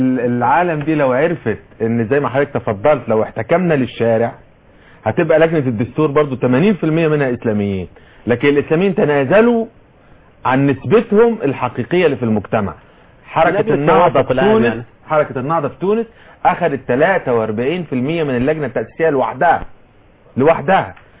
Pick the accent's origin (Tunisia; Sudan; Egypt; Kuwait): Egypt